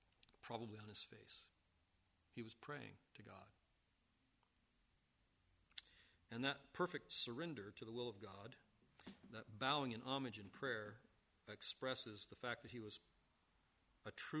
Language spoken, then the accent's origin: English; United States; now in Canada; I love Canada, frankly, and I'll probably never go back to the States.